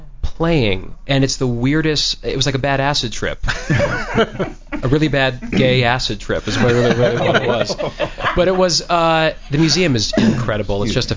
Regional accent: New York City, New York, United States; I learned to drive there because I grew up in New York City.

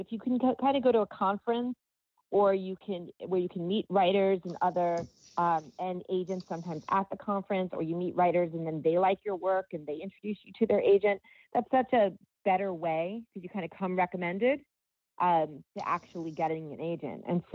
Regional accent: East Coast, United States; I already speak fast because I'm from the East Coast.

